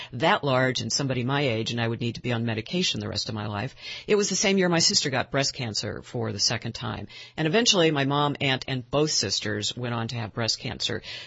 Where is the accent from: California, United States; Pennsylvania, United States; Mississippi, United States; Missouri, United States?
Missouri, United States; St. Louis; I was working as a television investigative reporter in St. Louis, my hometown.